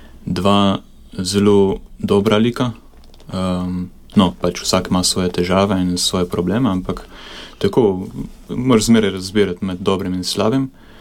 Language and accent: Slovenian; Vipava, Gorizia, Slovenia; Prihajam prav iz Vipave, iz Trha. No, Vipava nikoli ni bila ne vas, ne mesto, ampak en trh.